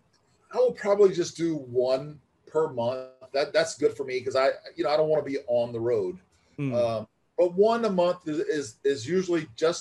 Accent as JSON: {"language": "English", "region": "Florida", "country": "United States", "tie": "born or raised there", "lives_now": "Arizona, United States", "said": "And I'm from Florida. I live in Arizona for the last 20 years or so. But at the time growing up in Florida, they would come through my hometown"}